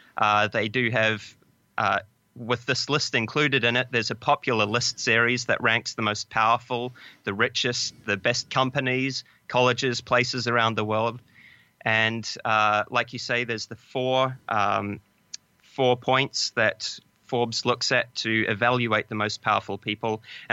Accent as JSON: {"language": "English", "country": "New Zealand", "said": "I'm a New Zealander, part of that British Commonwealth"}